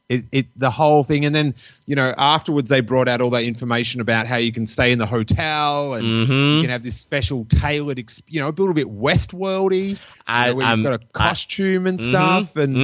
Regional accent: Melbourne, Victoria, Australia; I grew up in Melbourne, Australia

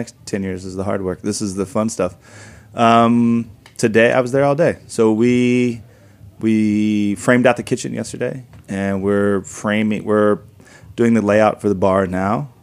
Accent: the South, United States; Because growing up in the South, like you did, country ham and collard greens

